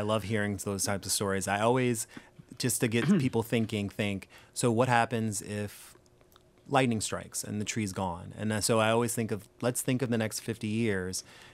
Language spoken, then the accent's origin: English; New Orleans, Louisiana, United States; we grew up in New Orleans before Hurricane Katrina, very fearful of water.